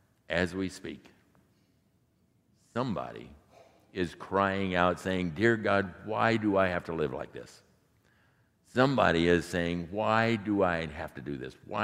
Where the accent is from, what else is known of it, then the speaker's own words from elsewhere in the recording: Indianapolis, Indiana, United States; Because growing up in Indianapolis and being a car guy